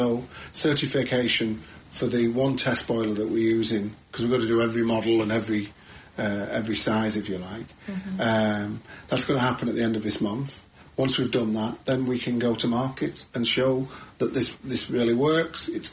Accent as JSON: {"language": "English", "town": "Manchester", "region": "North West England", "country": "United Kingdom", "tie": "born or raised there", "said": "I certainly want to go beyond Manchester, but you know, it's Manchester's my hometown."}